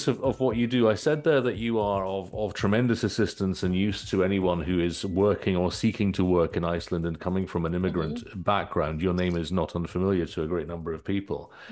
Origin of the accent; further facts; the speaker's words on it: United Kingdom; I'm British originally. I know that I have the immense privilege of also having Icelandic citizenship.